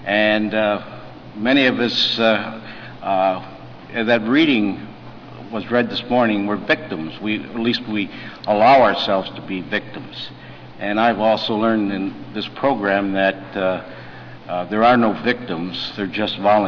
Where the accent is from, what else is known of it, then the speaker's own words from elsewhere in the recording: Michigan, United States; As John said, I grew up in Michigan and not that far from here. In southern Michigan, closer to Detroit.